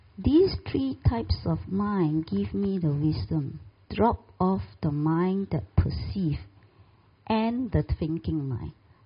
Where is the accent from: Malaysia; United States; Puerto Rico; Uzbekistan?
Malaysia; English is a second language; Being a Malaysian, I don't understand the Thai.